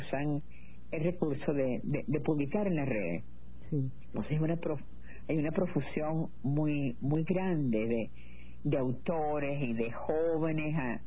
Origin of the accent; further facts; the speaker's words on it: Venezuela; born there; esa serranía donde yo nací, que es muy virgen porque no tenía comunicación. Entonces, y además hermosísima como toda la cordillera de la costa venezolana. Y allí de un pueblito donde no había comunicación, era a caballo en la época en la que yo nací